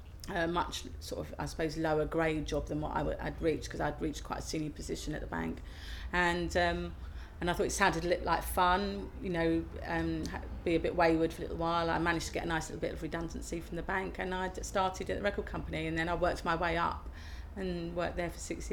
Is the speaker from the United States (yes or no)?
no; Hemel Hempstead, East of England, United Kingdom; I'm 47 and I'm from Hemel Hempstead in Hertfordshire.